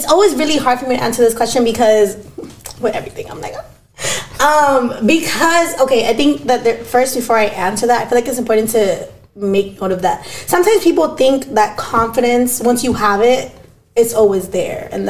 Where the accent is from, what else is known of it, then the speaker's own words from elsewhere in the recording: Barranquilla, Atlántico, Colombia; I'm from Barranquilla.